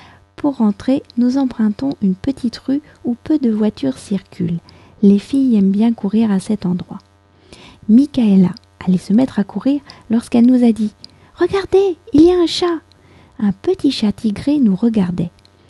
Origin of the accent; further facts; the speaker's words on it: France; je suis française, j'habite près de Paris